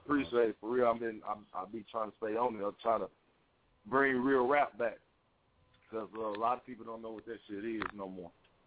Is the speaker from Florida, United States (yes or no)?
no; Mississippi, United States; originally I'm from Mississippi, you know what I'm saying, raised in Mississippi.